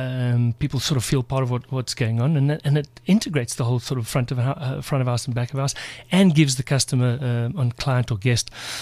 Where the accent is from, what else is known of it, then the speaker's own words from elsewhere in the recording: South Africa; I would chat to the guys, and I'm from South Africa. A lot of the South African boys was their first Tour de France.